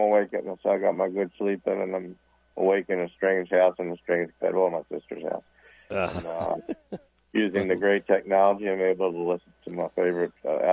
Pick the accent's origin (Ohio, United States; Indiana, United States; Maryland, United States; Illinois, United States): Maryland, United States; Baltimore; I'm really from Baltimore, but I took a trip out yesterday.